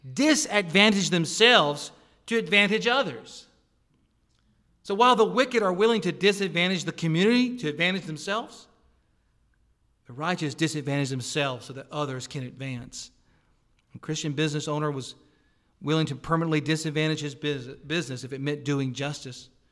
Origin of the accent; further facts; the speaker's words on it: the South, United States; I'm from the South. I know things that happen down there.